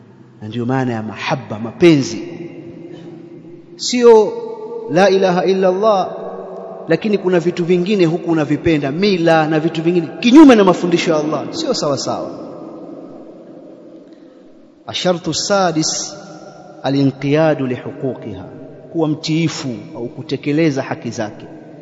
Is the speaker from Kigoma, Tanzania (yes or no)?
no; Tanga, Tanga Region, Tanzania; kuna siku moja msikiti mmoja kule kwetu Tanga mkubwa